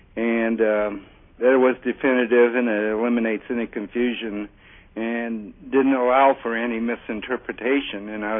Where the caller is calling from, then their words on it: Cedar Rapids, Iowa, United States; I'm calling from Cedar Rapids, Iowa, WMT 600.